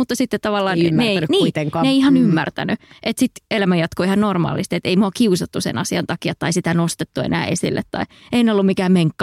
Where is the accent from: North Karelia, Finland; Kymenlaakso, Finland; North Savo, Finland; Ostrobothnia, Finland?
North Karelia, Finland; Eno; Ja ne oli Helsingistä ostettu ja se on Enossa, mistä mä oon kotoisin, niin iso juttu.